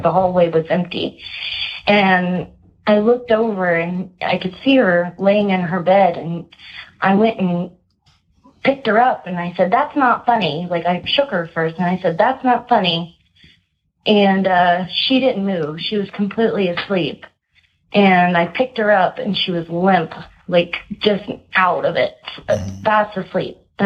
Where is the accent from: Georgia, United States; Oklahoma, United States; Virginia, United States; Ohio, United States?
Ohio, United States; I'm from Ohio.